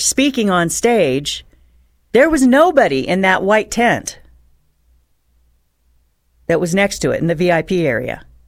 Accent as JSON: {"language": "English", "town": "Reno", "region": "Nevada", "country": "United States", "said": "You know, I'm a podunk from Reno, so yeah, I was back and forth in between."}